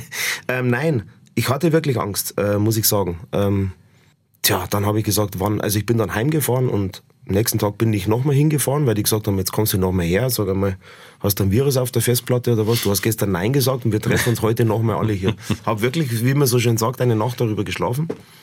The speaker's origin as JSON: {"language": "German", "region": "Bavaria", "country": "Germany", "said": "Also ich bin ein Bayer, ihr holt euch hier in Baden-Württemberg, bin ja jetzt auch schon einer fast, holt ihr euch an Bayern und ich bleibe so, wie ich bin."}